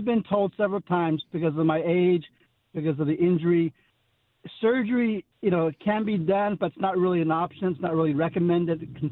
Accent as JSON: {"language": "English", "region": "California", "country": "United States", "tie": "born or raised there", "said": "I grew up in middle California."}